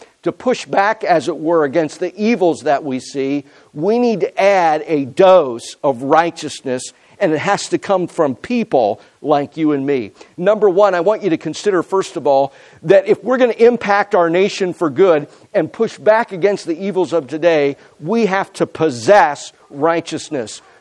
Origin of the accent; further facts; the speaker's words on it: United States; We do live in the greatest nation on the earth, and I am privileged, we all are, to be called Americans. I've been outside of my country, my home country, for a handful of times.